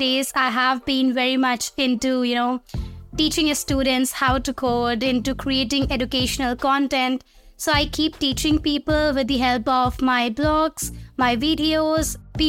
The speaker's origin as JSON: {"language": "English", "country": "India", "said": "I'm from India."}